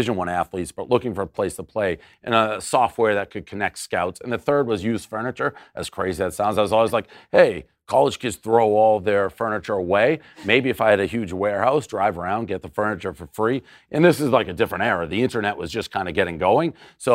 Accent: Boston, Massachusetts, United States; I lived in an era growing up in Boston, like Dan Shaughnessy's a local sports writer.

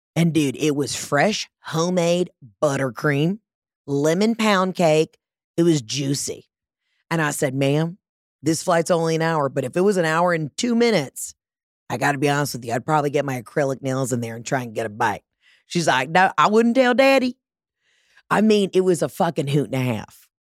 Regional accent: Georgia, United States; And again, I'm from Georgia. I will bring it. I will talk so much shit about Georgia. It's just Southern things. These are my people.

